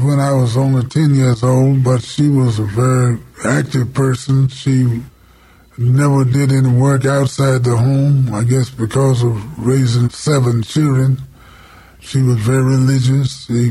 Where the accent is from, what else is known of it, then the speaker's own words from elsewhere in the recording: Rockfield, Kentucky, United States; born there; I was born in Warren County, Kentucky. Little community called Rockfield, near Bowling Green, Kentucky.